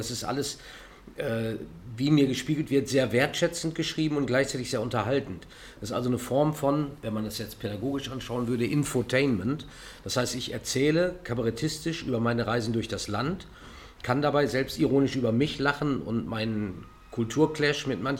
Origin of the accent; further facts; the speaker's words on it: Minden, North Rhine-Westphalia, Germany; ich bin gebürtiger Mindener